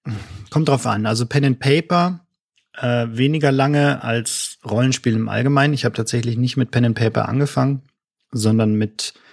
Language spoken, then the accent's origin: German; Wilhelmshaven, Lower Saxony, Germany; Ich komme aus Wilhelmshaven an der Nordsee.